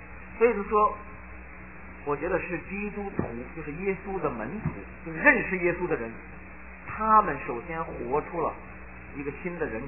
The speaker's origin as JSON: {"language": "Chinese", "country": "China", "said": "我都是大陆出来的人，"}